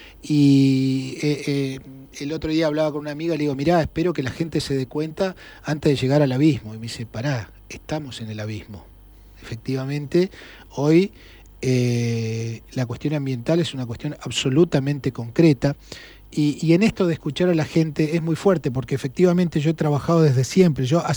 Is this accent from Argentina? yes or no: yes; El Huecú, Neuquén, Argentina; ni que decir en el interior, yo soy del Huecú.